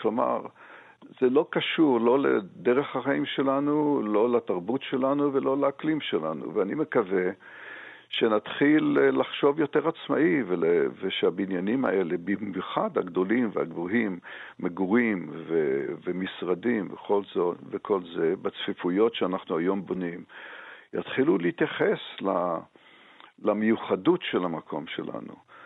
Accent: Haifa, Haifa District, Israel; now in Jerusalem, Israel; של חיפה שאני גדלתי בה

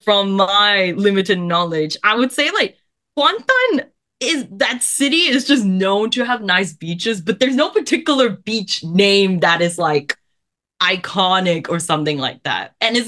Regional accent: Malaysia; As a Malaysian girly myself

